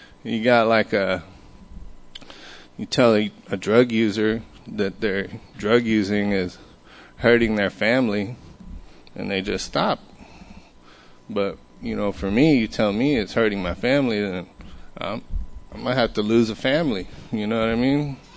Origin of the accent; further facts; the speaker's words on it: Austin, Texas, United States; I'm born and raised in Austin. I grew up in South Austin, Old Torf and Congress